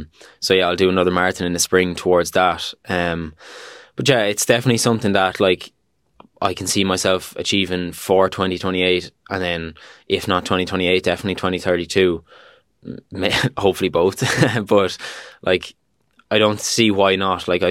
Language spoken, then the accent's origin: English; Waterford, Munster, Ireland; also born or lived in America; I moved to Dublin earlier this year, but I think I'll always remember kind of the last couple of years when I moved home from America training around these roads in Waterford.